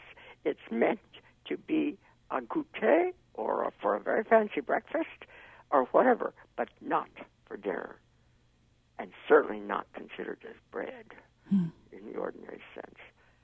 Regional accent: Blair, Nebraska, United States; born there; now in New York, United States; I was born in Blair, Nebraska, and I'm willing to bet you that there isn't decent bread in Blair, Nebraska.

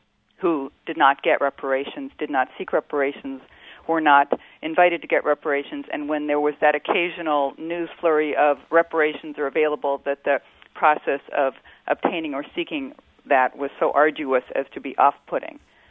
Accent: United States; Yeah, I'm an American Jewish woman listening to this show because I always seek to augment my understanding of the Jewish experience with many perspectives.

